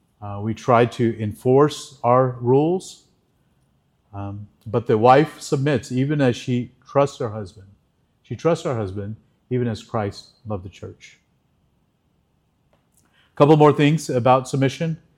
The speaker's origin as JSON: {"language": "English", "town": "Dallas", "region": "Texas", "country": "United States", "tie": "born or raised there", "said": "I grew up in Dallas, the 80s"}